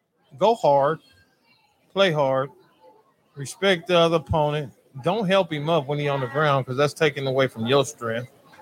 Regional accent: California, United States; Because, I mean, I'm from Southern Cal.

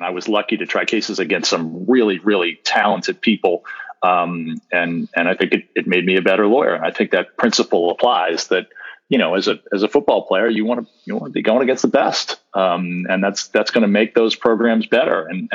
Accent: Northeast, United States; Like, I come from the Northeast where, you know, nobody cares about college football.

